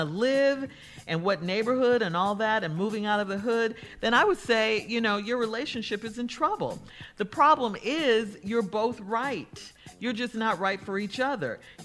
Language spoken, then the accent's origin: English; Central African Republic; Carla's from Ghana. I'm from Central African Republic.